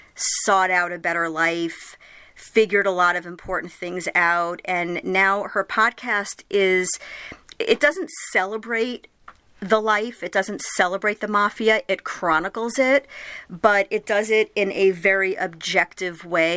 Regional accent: Long Island, New York, United States; I grew up on Long Island, so I was surrounded by a lot of it myself.

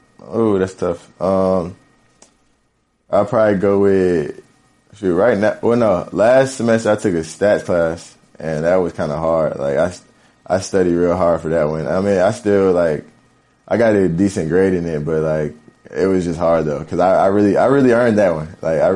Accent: Greensboro, North Carolina, United States; Like, growing up in Greensboro, you know, you may get to leave class early to go to the ACC tournament

